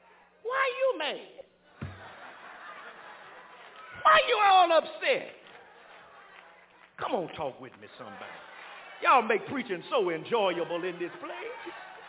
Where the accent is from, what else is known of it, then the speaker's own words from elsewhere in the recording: Arkansas, United States; I'm from Arkansas.